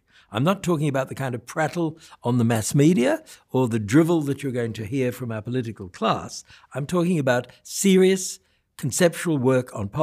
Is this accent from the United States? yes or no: no; Australia; I'm an Australian intellectual historian.